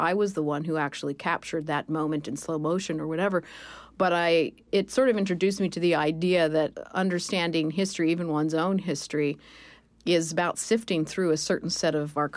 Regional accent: Arizona, United States; And I was born and raised in Arizona, so I have an affinity for desert landscapes.

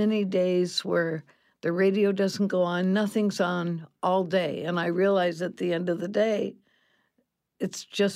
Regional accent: Iowa, United States; It was made by a little company in Davenport, Iowa, and I'm from Iowa.

